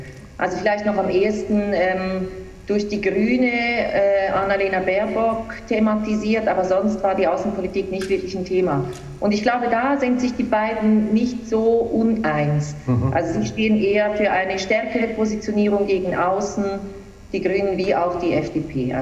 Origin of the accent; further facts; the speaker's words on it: Switzerland; ich finde gerade wir als Schweizer kennen ja die Grünliberalen